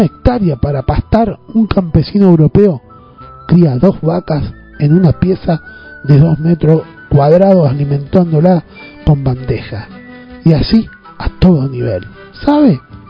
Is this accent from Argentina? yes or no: yes; Argentina; aunque yo nunca salí de la Argentina.